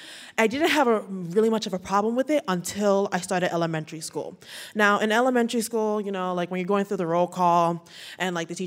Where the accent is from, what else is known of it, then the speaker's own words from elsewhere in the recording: Bronx, New York, United States; born there; I was born in the Bronx, New York, but my parents, they were raised, and like all my family that I know are all from Nigeria.